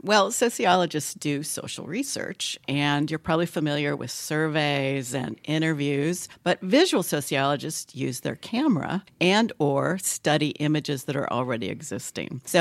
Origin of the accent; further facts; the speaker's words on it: Western United States, United States; also born or lived in Houston, United States; So I'm from west of the Mississippi.